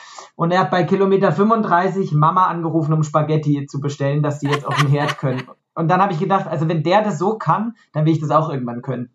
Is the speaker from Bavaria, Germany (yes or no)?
no; Freiburg, Baden-Württemberg, Germany; Und dann war in Freiburg, meine Heimatstadt, der erste Marathon.